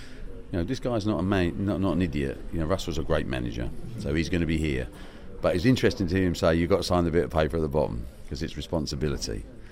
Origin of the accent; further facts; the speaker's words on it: London, United Kingdom; You know, I'm from the East End of London.